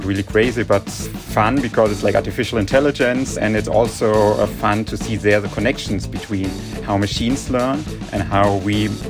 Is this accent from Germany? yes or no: yes; Germany; now in Shanghai, China; I'm actually from Germany, a small little village. And now I'm actually in Shanghai.